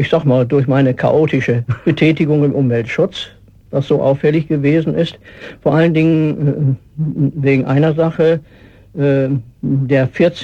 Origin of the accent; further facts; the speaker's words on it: Lower Saxony, Germany; Ich komme aus Ostfriesland. Ein Ostfriese, der gibt nicht auf.